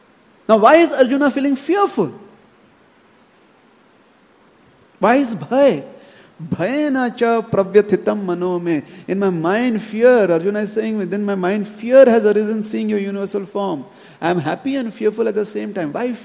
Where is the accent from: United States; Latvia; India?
India; Apun dono Indian. He is Indian, I am Indian. So we feel proud.